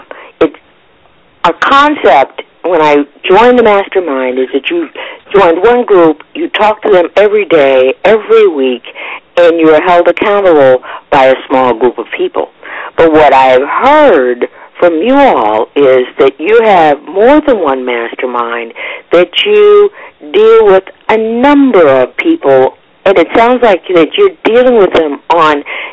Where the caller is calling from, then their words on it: Illinois, United States; I'm listening from Illinois